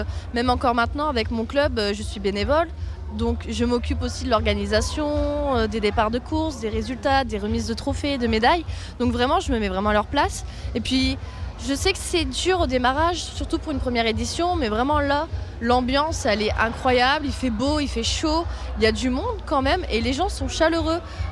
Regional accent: Fourmies, Hauts-de-France, France; Moi, je suis originaire de Fourmies. Donc j'ai qu'une heure de route pour venir.

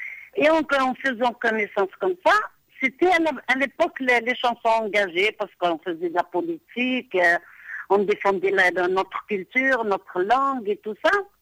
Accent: Béjaïa, Béjaïa Province, Algeria; Moi, je suis originaire de Bougie, donc j'habitais Bjaïa.

